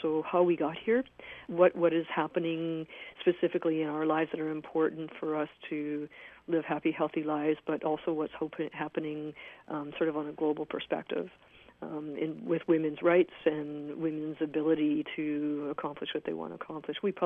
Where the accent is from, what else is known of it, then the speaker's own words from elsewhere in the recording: Vancouver, British Columbia, Canada; when I grew up in Vancouver